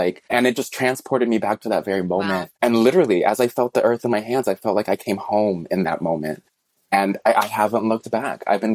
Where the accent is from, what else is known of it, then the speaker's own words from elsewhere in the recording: Chicago, Illinois, United States; Really for my own sanity and to like rest my spirit after I grew up in Chicago as well. So after like my entire life in a big city, I was just like ready for a shift.